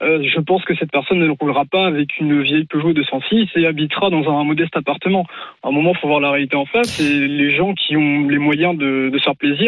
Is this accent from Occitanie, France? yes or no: no; Machecoul, Pays de la Loire, France; Moi, je suis de Machecoul, mais là, je suis à Guérande.